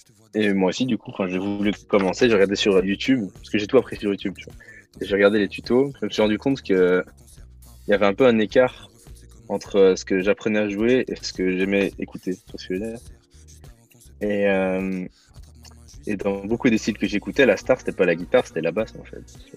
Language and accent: French; Belgium; now in Paris, France; je suis belge, mais j'habite à Paname